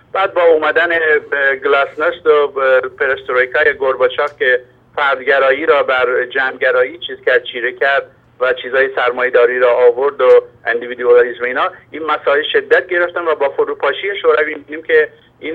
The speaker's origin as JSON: {"language": "Persian", "town": "Tabriz", "region": "East Azerbaijan", "country": "Iran", "tie": "born or raised there", "said": "توی تبریز من بزرگ شدم، آذربایجان جنوبی،"}